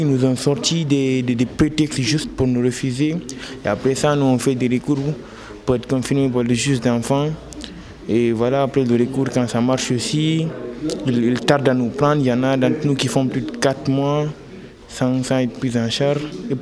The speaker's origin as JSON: {"language": "French", "country": "Guinea", "said": "Je viens de la Guinée aussi"}